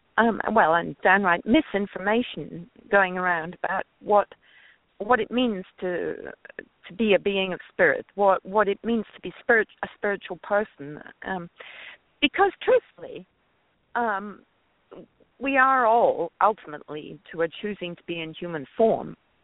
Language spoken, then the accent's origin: English; Scotland, United Kingdom; born there; when I was born in Scotland just after the war